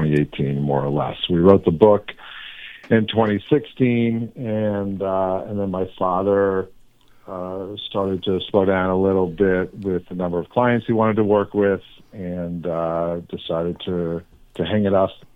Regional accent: Boston, Massachusetts, United States; It's got to be. We're both from Boston.

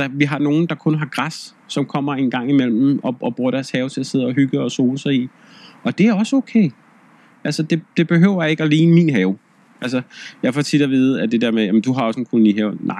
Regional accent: Husum, Capital Region of Denmark, Denmark; der hvor jeg kommer fra Husum af

